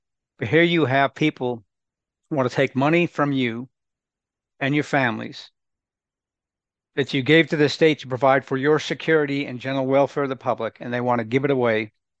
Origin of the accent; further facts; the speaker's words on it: Minnesota, United States; in the People's Republic of Minnesota, from which I came from. I was born and raised in Minnesota.